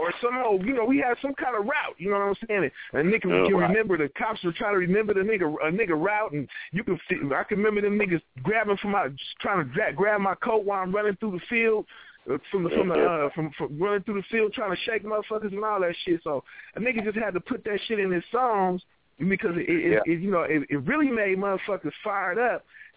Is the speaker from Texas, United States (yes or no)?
yes; Texas, United States; born there; I was born out in Texas.